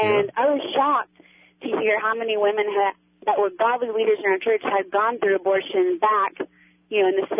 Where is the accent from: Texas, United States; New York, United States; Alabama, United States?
Texas, United States; I'm from Texas, actually, and I went to the church there